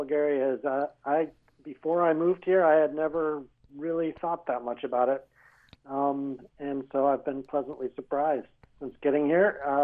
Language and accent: English; Durango, Colorado, United States; I was born and raised there in Durango, and actually my ancestors go back quite a ways.